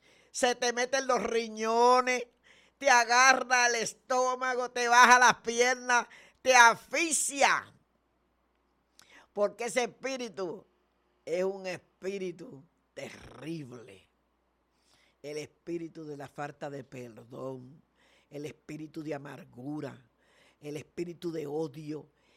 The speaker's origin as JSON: {"language": "Spanish", "country": "Dominican Republic", "said": "como dicen los dominicanos, que soy yo dominicana."}